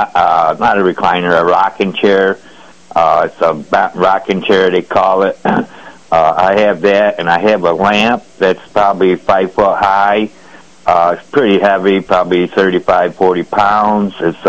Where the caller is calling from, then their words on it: Arkport, New York, United States; Hey, Jimmy. We're calling from Arkport this morning.